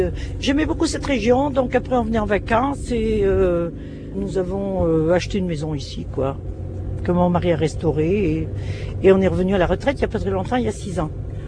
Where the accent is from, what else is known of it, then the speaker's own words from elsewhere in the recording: Landogne, Auvergne-Rhône-Alpes, France; born there; Moi, je suis pas née à Ambert. Je suis née à Ricombraille. Je suis née à Landogne.